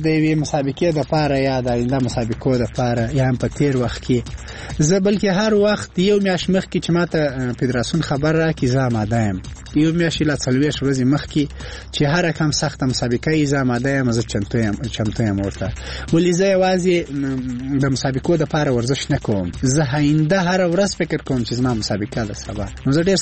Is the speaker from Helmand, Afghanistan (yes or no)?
yes; Helmand, Afghanistan; زه نه یوازې د هلمند بلکې د ټول افغانستان قهرمان یم